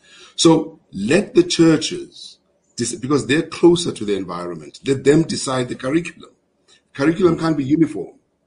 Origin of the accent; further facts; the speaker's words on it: Springs, Gauteng, South Africa; also born or lived in Cape Town; So I grew up in Springs. To this day, Gareth, I'm still fascinated by the sea. When I see the sea, when I'm driving, and I lived in Cape Town for years, I keep quiet and just look out the window looking at the sea.